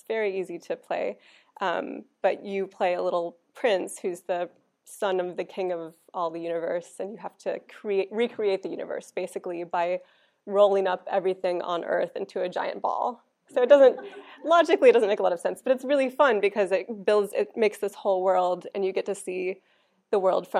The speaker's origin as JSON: {"language": "English", "region": "Oklahoma", "country": "United States", "tie": "born or raised there", "said": "So I grew up in Oklahoma in the 1980s, surrounded by a lot of imaginative and strange characters"}